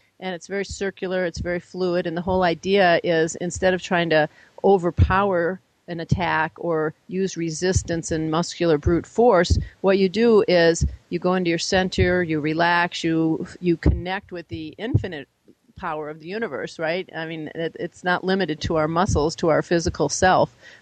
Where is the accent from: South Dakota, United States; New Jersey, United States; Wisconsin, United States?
Wisconsin, United States; I grew up in Wisconsin, so we only played about 4 months a year, but of course we were all golf nuts.